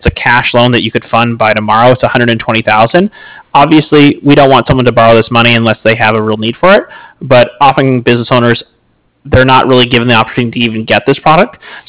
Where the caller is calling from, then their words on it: San Diego, California, United States; San Diego, California.